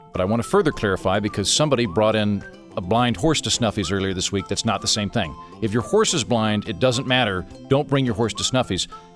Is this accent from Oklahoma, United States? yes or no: yes; Oklahoma, United States; I'm from Oklahoma, and I had never been to New England before.